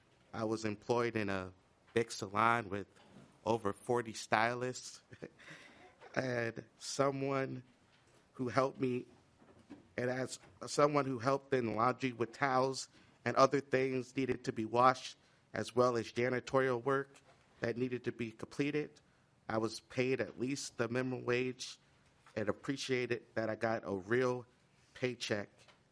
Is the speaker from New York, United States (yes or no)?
no; Minnesota, United States; also born or lived in Arizona; now in Fridley, United States; I live in Fridley, Minnesota. I have some mental health and cognitive disabilities. I grew up in the Twin Cities and moved to Arizona for a few years, but have lived in Minnesota since 1999.